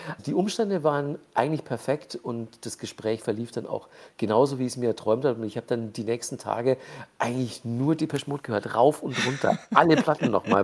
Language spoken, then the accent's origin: German; Manching, Bavaria, Germany; Ja, so ein kleines Dorf hatte damals, glaube ich, so 5.000, 6.000 Einwohner. Und Ingolstadt, die nächstgrößere Stadt, ja, so 10 Kilometer entfernt. Und das war so der Mittelpunkt meines Lebens.